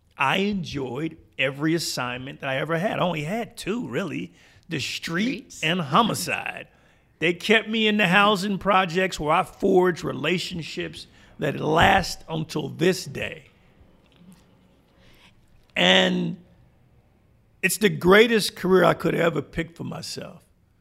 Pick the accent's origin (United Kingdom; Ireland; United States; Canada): United States; Wilmington, Delaware; I grew up in Wilmington, Delaware. It's like a chocolate city right outside of Philadelphia, Pennsylvania.